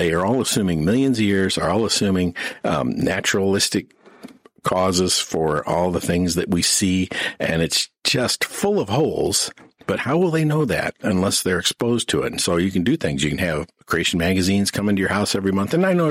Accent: Ferguson, Missouri, United States; also born or lived in New Melle, Missouri; I grew up in Ferguson, mostly. You know, we left in the fourth grade, moved out to New Melle, Missouri, and grew up the rest of my years out there.

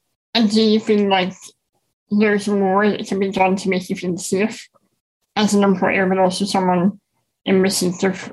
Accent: Northern Ireland, United Kingdom; as I'm sure you can tell by my accent. I'm from Northern Ireland

